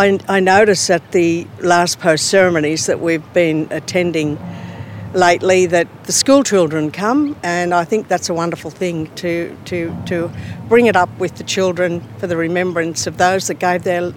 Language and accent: English; Sydney, New South Wales, Australia; now in Queensland, Australia; I come from Queensland, originally from Sydney.